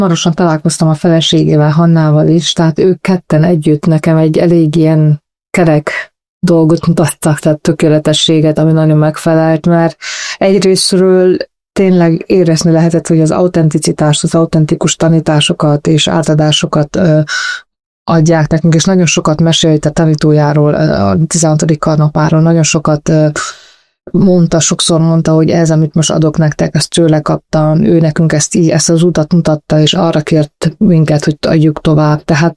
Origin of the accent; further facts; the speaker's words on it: Transylvania, Romania; now in Hungary; erdélyi lány vagyok.